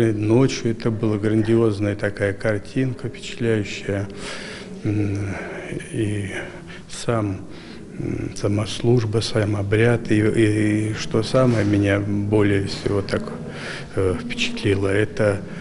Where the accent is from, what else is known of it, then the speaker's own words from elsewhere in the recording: Voronezh Oblast, Russia; now in Ukraine; сам я русский из Воронежской области, во Владимирской области, Брянщина, там, в общем, вот там вот все мои корни. Липецкая область, Курская, кругом частички нашего рода.